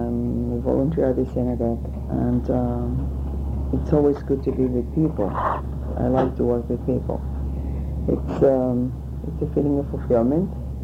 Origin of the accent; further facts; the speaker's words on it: Havana, Cuba; Old Havana, Cuba. Havana Vieja.